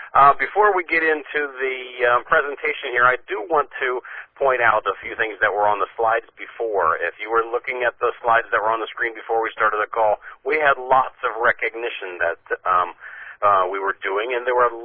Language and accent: English; Ohio Valley, United States; now in Southern California, United States; it reminded me of where I grew up back in the Ohio Valley and what fall kind of means to me.